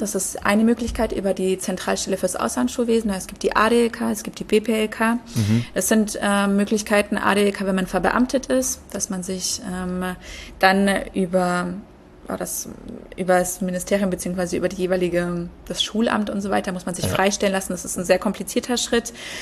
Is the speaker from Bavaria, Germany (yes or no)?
yes; Kempten, Bavaria, Germany; moved away as an adult; also born or lived in Würzburg; ich bin in Kempten im Allgäu groß geworden, bin dann mit 18 nach Würzburg gezogen und habe dort an der Uni in Würzburg studiert